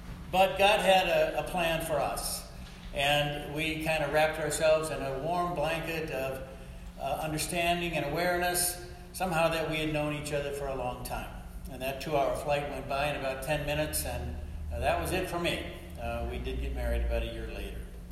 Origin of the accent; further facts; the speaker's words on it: Minnesota, United States; I grew up in Minnesota, and at an early age, I wanted to be a minister in our family's religious tradition.